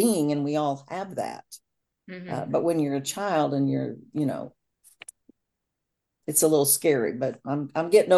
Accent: Southern US, United States; I grew up in the South. I mean, what can I say?

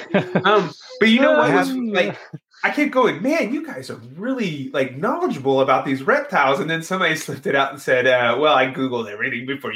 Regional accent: Louisiana, United States; I have lots of friends and family from Louisiana because I'm from Louisiana

